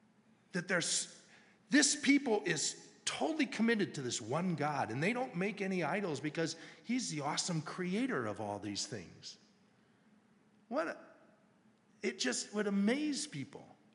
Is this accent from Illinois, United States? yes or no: yes; Chicago, Illinois, United States; Well, I grew up in Chicago. That was way far from me. And then I moved here and I got a donkey down the road.